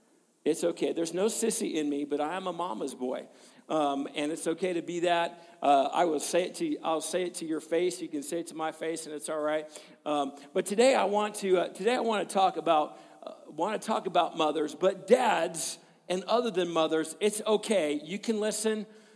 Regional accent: Pacific Northwest, United States; even though I'm not from the South. I'm from the Northwest.

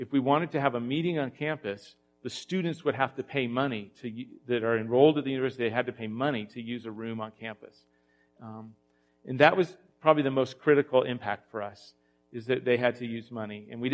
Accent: United States; It might be I'm from the West. I'm in America. I grew up kind of like pull yourself up by your bootstraps, individualistic thinking, can do.

